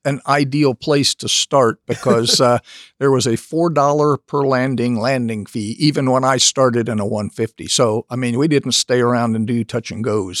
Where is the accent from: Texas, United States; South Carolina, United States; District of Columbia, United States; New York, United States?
District of Columbia, United States; Washington; I'm originally from Washington, D.C., was interested in aviation from the very beginning.